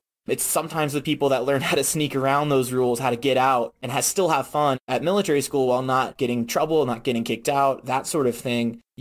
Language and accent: English; Virginia, United States; So VMI, I'm originally from Virginia.